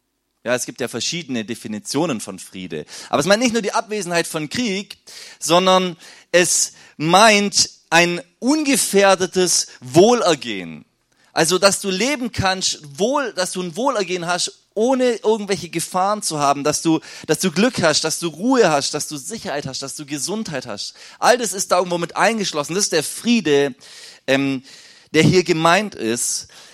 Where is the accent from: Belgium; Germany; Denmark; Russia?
Germany; So ist ja mal interessant, mal von außen auf uns zu schauen, auf uns als Deutsche. Da redet man von der German Angst.